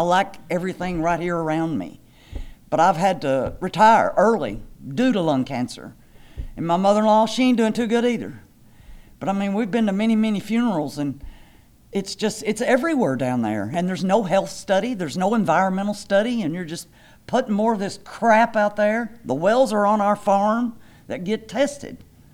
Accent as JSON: {"language": "English", "town": "Aurora", "region": "Kentucky", "country": "United States", "said": "I'm an implant from Aurora, Kentucky, and I've lived out here for 24 years."}